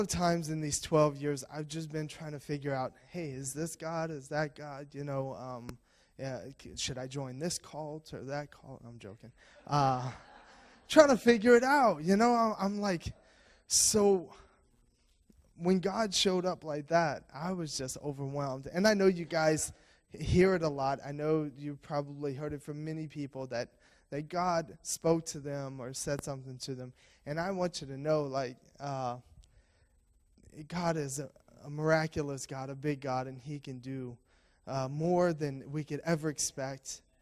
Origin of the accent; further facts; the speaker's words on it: Louisiana, United States; Well, I'm from Louisiana. My wife is from Mountain Home, Arkansas. … It's French. Yeah, I'm a Cajun.